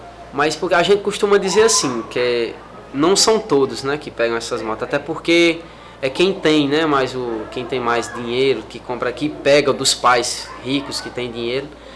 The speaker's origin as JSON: {"language": "Portuguese", "town": "Sousa", "region": "Paraíba", "country": "Brazil", "said": "Não, sou daqui da cidade de Sousa mesmo."}